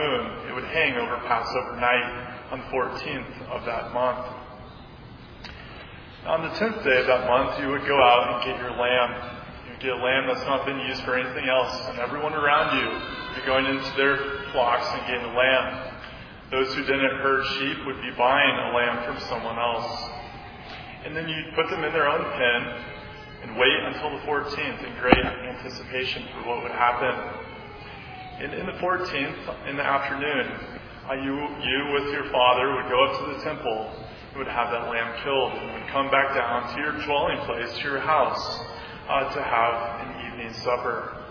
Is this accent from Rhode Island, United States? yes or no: no; Lincoln, Nebraska, United States; I grew up in Lincoln, Nebraska.